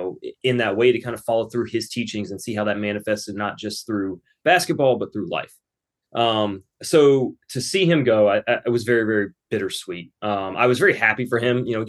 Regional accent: North Carolina, United States; as a kid growing up in North Carolina, I was very lucky.

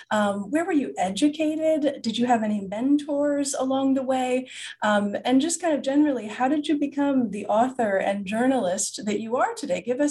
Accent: United States; And, I'm an American and I know now it's very different here

